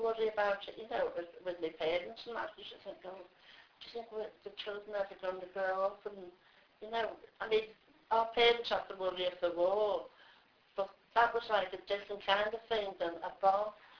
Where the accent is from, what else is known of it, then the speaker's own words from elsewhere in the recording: Liverpool, North West England, United Kingdom; I was born in Anfield, the same area I live in now, yeah. Never moved away from it.